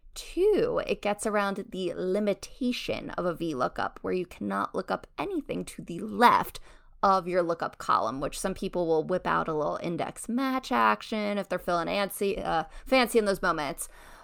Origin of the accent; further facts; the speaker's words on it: New York, United States; accent: New York; This might be my New York accent, the Marriott.